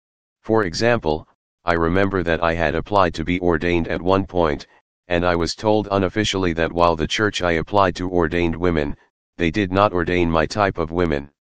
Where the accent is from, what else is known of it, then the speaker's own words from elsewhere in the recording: Malawi; born there; I was born in Malawi